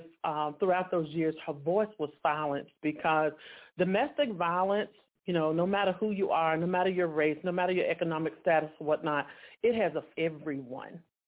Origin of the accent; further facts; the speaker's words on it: Light Oak, North Carolina, United States; also born or lived in Charlotte, United States; I was born and raised in Light Oak community and also Charlotte area. Those areas are precious to me.